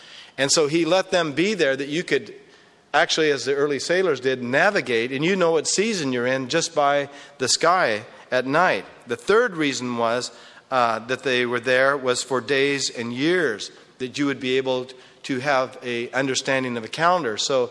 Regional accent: Ireland; now in San Diego, United States; there's a family who we came from Ireland with and ended up in, I think, Detroit. And then we both migrated to, we came to California and they stayed behind

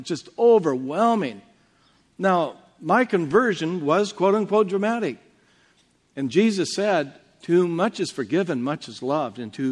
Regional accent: Portland, United States; So having been born and raised in Portland, and knowing all the heartache that is there with alcoholism and the dark winters and all

